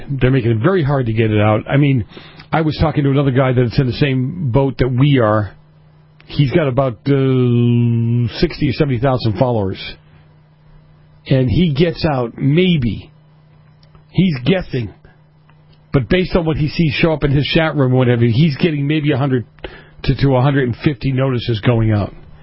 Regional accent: Boston, Massachusetts, United States; And then we talk about how my hometown, Boston, discriminated against the Christian flag.

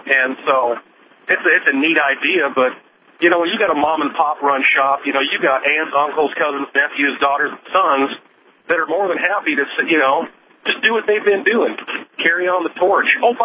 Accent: Glendive, Montana, United States; I grew up in Glendive and then moved away for a long time.

